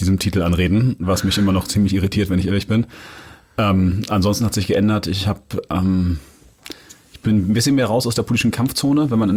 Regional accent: Hamburg, Germany; ich bin ja in Jenfeld aufgewachsen und bin Marienthal zur Schule gegangen.

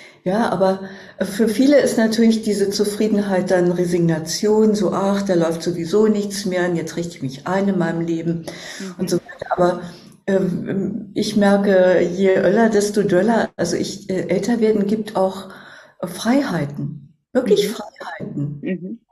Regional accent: Berlin, Germany; Ich bin Berlinerin, ich bin preußisch, protestantisch erzogen worden.

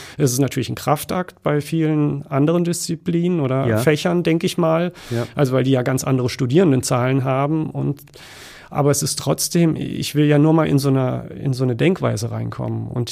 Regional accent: Freiburg, Baden-Württemberg, Germany; now in Weimar, Germany; Ich habe in Freiburg, wo ich herkomme, die Uni-Bibliothek angeschaut.

